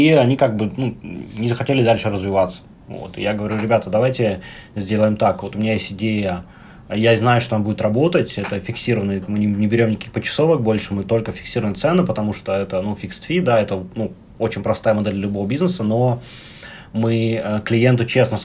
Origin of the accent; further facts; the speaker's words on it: Leningrad Oblast, Russia; Я из Санкт-Петербурга. Я закончил Суворовское военное училище. Я даже не Санкт-Петербург, из области.